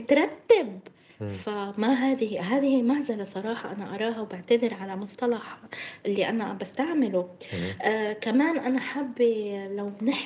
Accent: Palestine; موضوع مهم جدا بالنسبة لنا كفلسطينيين، كشعب فلسطيني

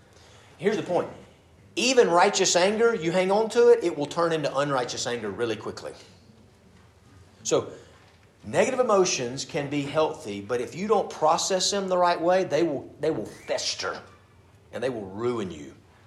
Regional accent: United States; I grew up in America. I like being American, right? I grew up on cowboy movies.

